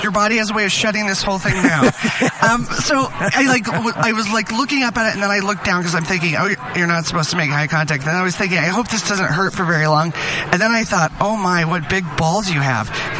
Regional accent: Alaska, United States; and you know, I'm from Alaska

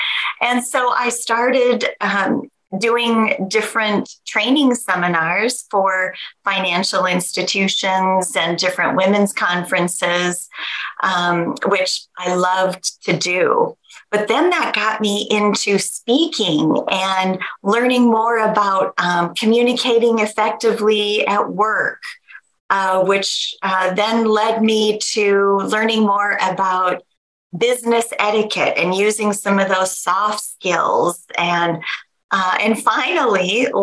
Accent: Sioux Falls, South Dakota, United States; Well, I grew up in Sioux Falls, South Dakota. So I, typical Midwest American family.

